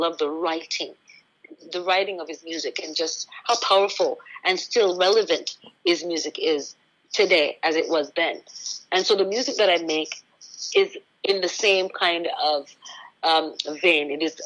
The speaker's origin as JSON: {"language": "English", "country": "Jamaica", "said": "as a Jamaican as well. She's also Jamaican background."}